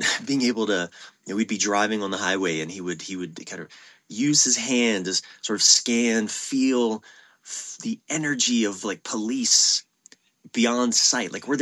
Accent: East Coast, United States; now in California, United States; I'm from the East Coast and going away from the ocean meant going west. Out here in California, going away from the ocean means going east, and that always kind of trips me up.

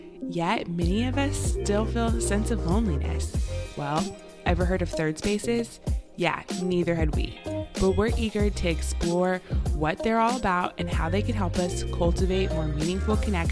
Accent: Texas, United States; And growing up in Texas, it can be really bad for people, but I think it's like oak trees.

